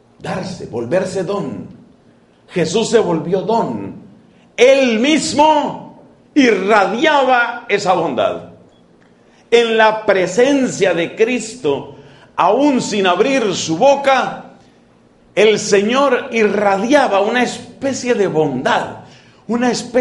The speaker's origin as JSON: {"language": "Spanish", "country": "Colombia", "said": "allá en mi país, Colombia"}